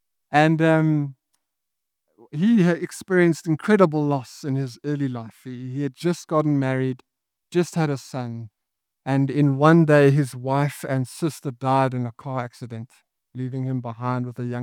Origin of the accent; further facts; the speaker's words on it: South Africa; I would say Frugop as a South African, but I think he's American, so he says Frugop.